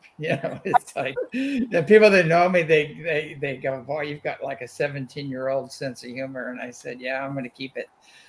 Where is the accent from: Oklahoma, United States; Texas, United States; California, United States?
California, United States; Apple Valley; But then I was raised in Apple Valley, California, in the high desert. And we saw ships all the time.